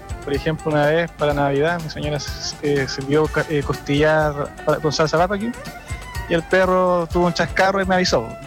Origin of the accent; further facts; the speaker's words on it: Concepción, Biobío, Chile; No, soy de Concepción.